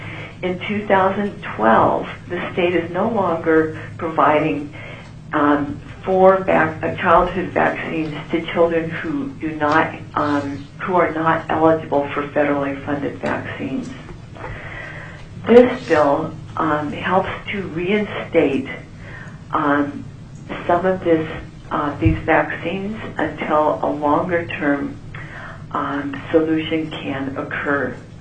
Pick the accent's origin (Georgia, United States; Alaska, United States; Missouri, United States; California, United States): Alaska, United States; Eagle River; I am a pediatrician from Eagle River, Alaska.